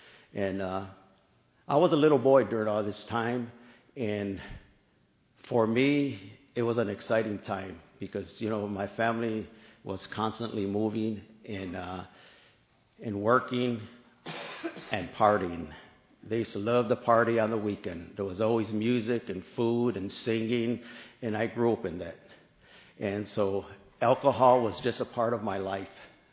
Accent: Texas, United States; I'm from Texas, and that's where, and my family is from Texas also, and a part of that is that my grandparents came from Mexico and moved to Texas by the Rio Grande Valley

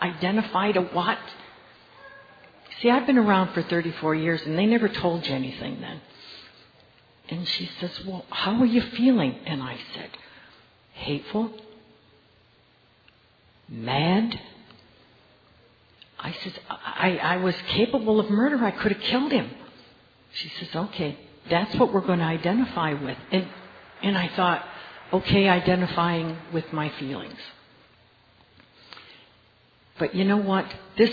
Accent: Warren, Pennsylvania, United States; from Warren, Pennsylvania.

